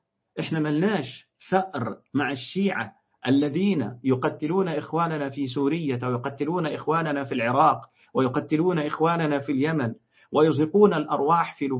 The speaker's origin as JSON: {"language": "Arabic", "country": "Egypt", "said": "لأن اسم رجاء الحقيقة عندنا في مصر مشهور إن هو اسم واحدة ست"}